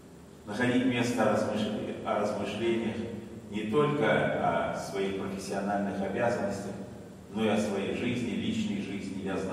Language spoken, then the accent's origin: Russian; Saint Petersburg, Russia; близкого и для вас, и для меня, потому что мы оба из Санкт-Петербурга.